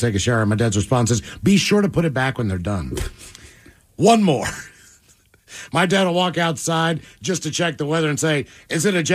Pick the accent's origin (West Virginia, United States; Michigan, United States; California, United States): West Virginia, United States; So I'm from West Virginia. There's a joke that, you know, we all date our cousins.